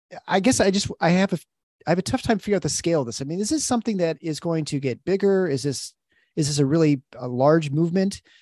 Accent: United States; And I think, you know, as an American, I was in high school in 1989 when Tiananmen Square happened.

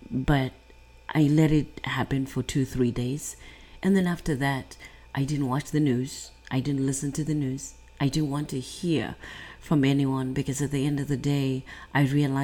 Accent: Zimbabwe; most of you now know that I'm from Zimbabwe

